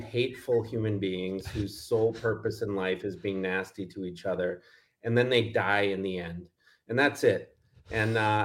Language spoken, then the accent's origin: English; Neenah, Wisconsin, United States; born or raised there